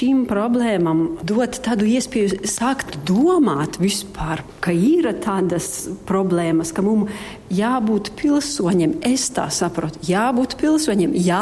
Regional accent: Kaunas, Kaunas County, Lithuania; Latvian is a second language; now in Latvia; no Lietuvas, no Kaunas.

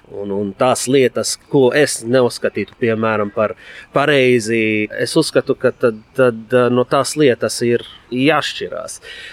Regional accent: Lebanon; Latvian is a second language; now in Latvia; Ja es domātu, vai es esmu piederīgs, es nevaru pateikt pat, ka es esmu 50% Libānis vai 50%, bet es varu vienkārši pateikt tā, ka, nu, varbūt mana DNS ir Libāna, bet tomēr manā dvēseles DNS ir pilnīgi sajauta pašlaik.

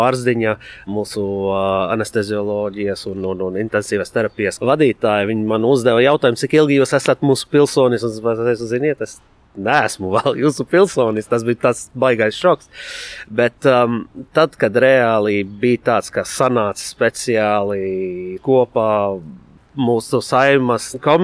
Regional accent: Lebanon; Latvian is a second language; now in Latvia; Ja es domātu, vai es esmu piederīgs, es nevaru pateikt pat, ka es esmu 50% Libānis vai 50%, bet es varu vienkārši pateikt tā, ka, nu, varbūt mana DNS ir Libāna, bet tomēr manā dvēseles DNS ir pilnīgi sajauta pašlaik.

